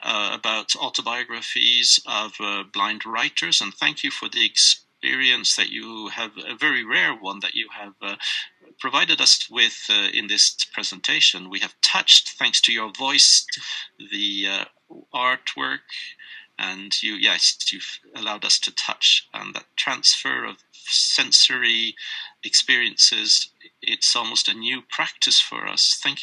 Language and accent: English; France; English is a second language; now in Germany; I'm 32 years old. I'm French and I'm talking from Germany.